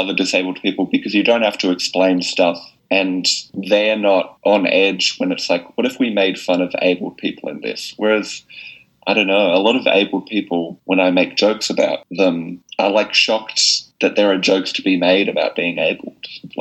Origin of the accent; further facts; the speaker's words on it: Perth, Western Australia, Australia; we're both from Perth, which I do consider a geographic disability, actually.